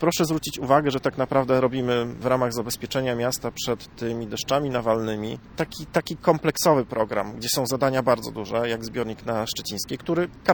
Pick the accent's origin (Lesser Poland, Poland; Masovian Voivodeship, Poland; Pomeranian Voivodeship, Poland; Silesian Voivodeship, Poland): Pomeranian Voivodeship, Poland; Słupsk; pamiętam z dzieciństwa, całe dzieciństwo spędziłem w rejonie